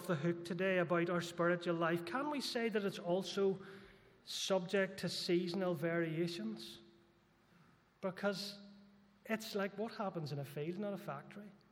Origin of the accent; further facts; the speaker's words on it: Belfast, Northern Ireland, United Kingdom; I grew up in Belfast.